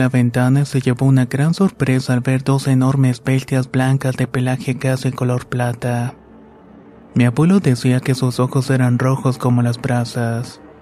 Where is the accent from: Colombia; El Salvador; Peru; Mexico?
El Salvador; Esto nos ha sucedido a mi familia y a mí en El Salvador. Ocurrieron en un pequeño pueblito de Izalco que en mi país tiene fama de ser cuna de la brujería.